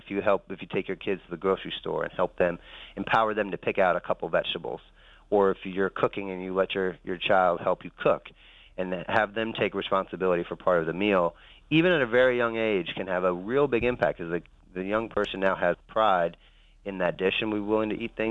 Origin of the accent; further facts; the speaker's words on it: Chicago, Illinois, United States; I'm from Chicago and was working with her back then when this was all nothing but more than a dream.